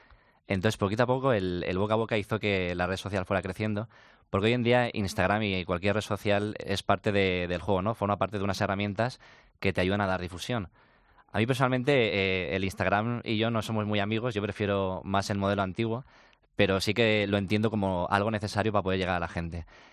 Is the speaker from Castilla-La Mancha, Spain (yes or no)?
no; Gandia, Valencian Community, Spain; moved away as an adult; now in Madrid, Spain; Yo soy de Gandía, efectivamente llegué a Madrid hace 4 años